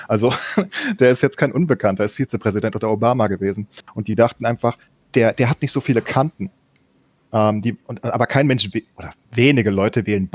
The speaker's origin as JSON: {"language": "German", "region": "Bavaria", "country": "Germany", "said": "bei uns in Bayern"}